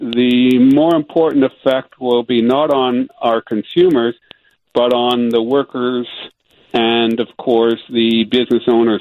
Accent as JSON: {"language": "English", "country": "Canada", "tie": "born there", "said": "Being a Canadian by birth, it's quite similar to the 4th of July."}